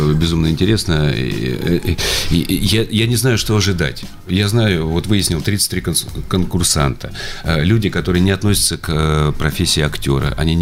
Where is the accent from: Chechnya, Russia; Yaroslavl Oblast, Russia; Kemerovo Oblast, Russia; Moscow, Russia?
Kemerovo Oblast, Russia; Kemerovo; also born or lived in Omsk; Я кемеровчанин, кратко. Я родился в Омске.